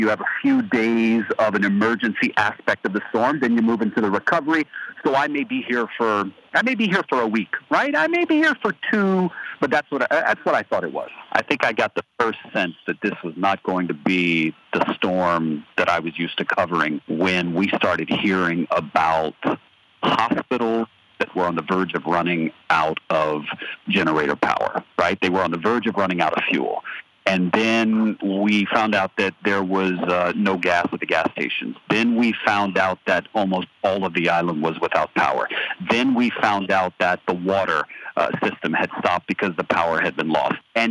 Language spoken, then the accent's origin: English; Louisiana, United States; I'm Cajun.